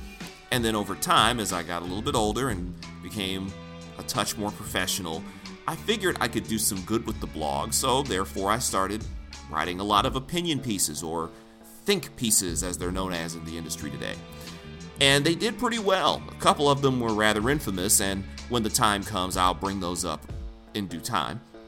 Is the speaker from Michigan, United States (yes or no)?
yes; Detroit, Michigan, United States; I'm from Detroit. I don't hide it. It's something that I wear as a badge of honor.